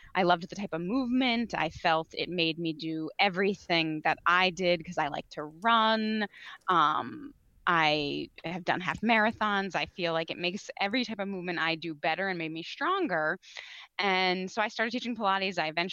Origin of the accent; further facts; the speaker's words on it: Connecticut, United States; Yep. I grew up, born and raised in Connecticut.